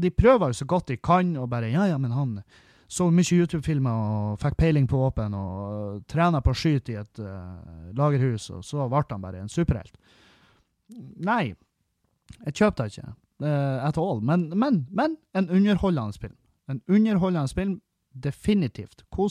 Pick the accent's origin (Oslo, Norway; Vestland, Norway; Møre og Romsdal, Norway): Møre og Romsdal, Norway; Halsa; Engavågen, det er jo en halvtime unna Halsa, der jeg kommer ifra.